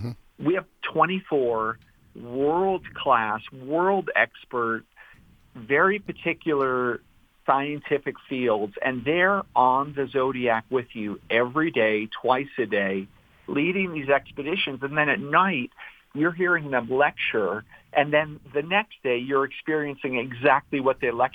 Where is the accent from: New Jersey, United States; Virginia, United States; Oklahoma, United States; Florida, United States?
New Jersey, United States; when I grew up in New Jersey and had the opportunity to go to a little hotel school up in Ithaca, New York